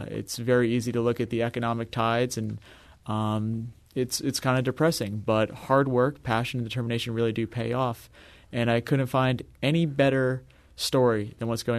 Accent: Denver, Colorado, United States; I'm from Denver, originally, and Denver is still my home.

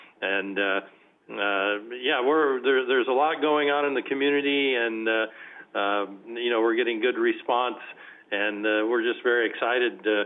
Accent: Scott Valley, California, United States; I was born and raised in Scott Valley here, and went away on a 20-year career and moved back home in the late 80s.

